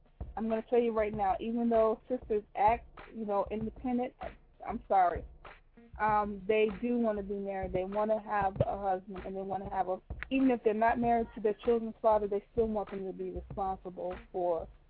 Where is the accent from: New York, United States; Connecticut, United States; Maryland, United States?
New York, United States; Well, I'm from New York, but my family is from Natchez.